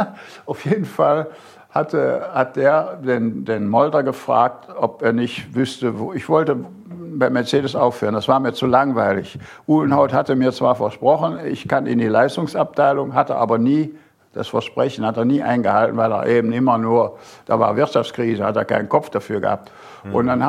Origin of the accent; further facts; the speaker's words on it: North Rhine-Westphalia, Germany; das erinnerte mich an meine Heimat im Bergischen Land. Das ist so ähnlich, ja, so Berge und Flüsse und die Wupper und die Itter und all so Flüsse.